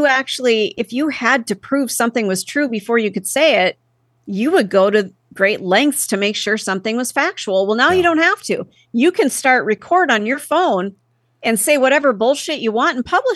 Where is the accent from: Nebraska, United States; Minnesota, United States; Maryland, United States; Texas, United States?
Minnesota, United States; Minneapolis; And I grew up in Minneapolis, St. Paul.